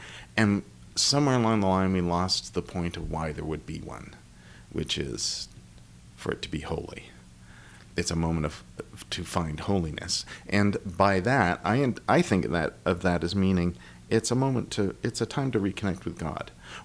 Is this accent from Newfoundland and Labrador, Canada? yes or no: no; Toronto, Ontario, Canada; I grew up in Toronto